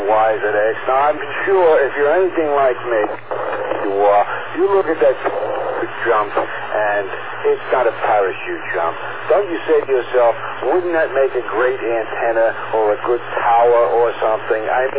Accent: Brooklyn, New York, United States; the horse knew I was from Brooklyn

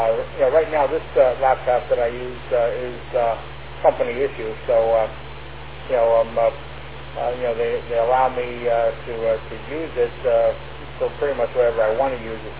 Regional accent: Bayville, New York, United States; And I'm from Long Island originally, so I'm familiar with the topics and the locations and everything else that they talk about.

